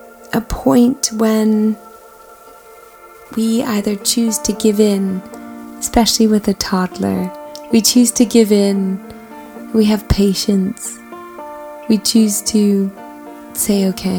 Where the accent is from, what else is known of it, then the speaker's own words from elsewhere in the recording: Canada; I am Canadian and I was applying for a visa